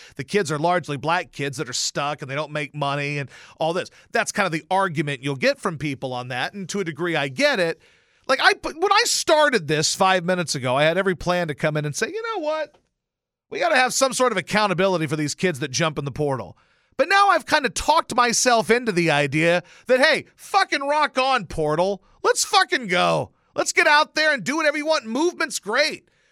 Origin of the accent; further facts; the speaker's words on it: Louisiana, United States; I grew up in Louisiana.